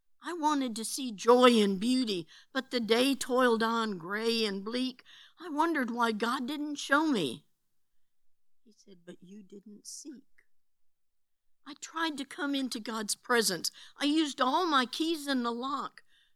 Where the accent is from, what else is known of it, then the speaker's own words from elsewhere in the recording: Michigan, United States; One of my fondest memories from growing up in Michigan was that of going to many gospel meetings within a 100-mile radius of Battle Creek.